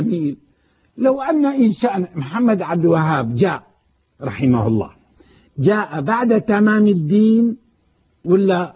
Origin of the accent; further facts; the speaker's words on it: Syria; وأنا شامي وابن شاميين وولدت في الشام